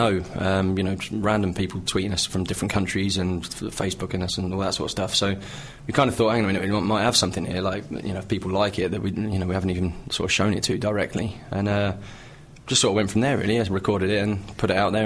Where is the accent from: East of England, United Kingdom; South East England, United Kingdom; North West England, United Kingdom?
East of England, United Kingdom; Cambridge; now in Chester, United Kingdom; I'm from Cambridge, so I'm not too far away, but I live up in Chester, so...